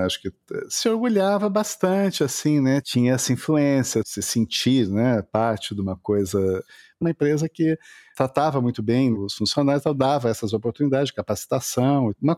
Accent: Porto Alegre, Rio Grande do Sul, Brazil; no meio de bairros da periferia de Porto Alegre, onde eu cresci, assim, tá?

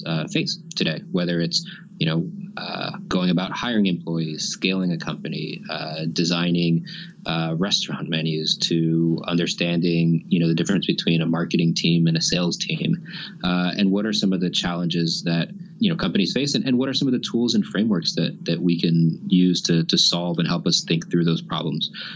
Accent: Miami, Florida, United States; now in Portland, United States; I grew up in Miami and you know, now I'm in Portland, but I feel more closer to Cuba living in Portland than I ever did when I was in Miami.

